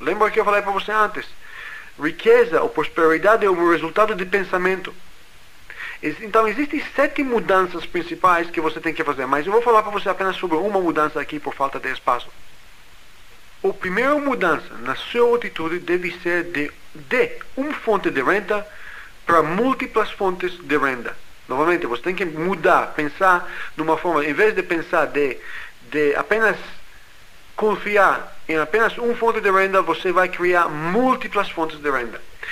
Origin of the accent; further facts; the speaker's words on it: United States; Portuguese is a second language; now in Brazil; Eu sou americano, estou no Brasil há 4 anos.